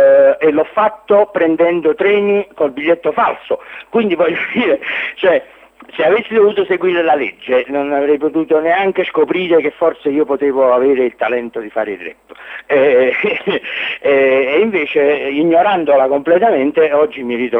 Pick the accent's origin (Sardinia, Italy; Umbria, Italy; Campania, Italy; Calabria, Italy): Campania, Italy; Naples; io sono di Napoli e sto parlando con un compagno di Palermo